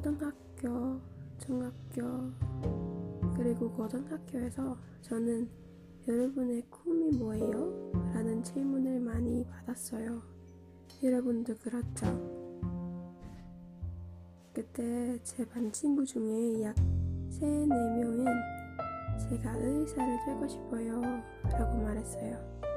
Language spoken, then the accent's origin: Korean; Indonesia; born or raised there; Korean is a second language